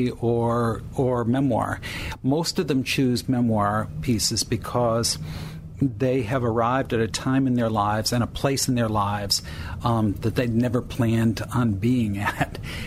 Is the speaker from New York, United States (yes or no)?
no; Norwich, Connecticut, United States; who grew up in my hometown of Norwich, Connecticut.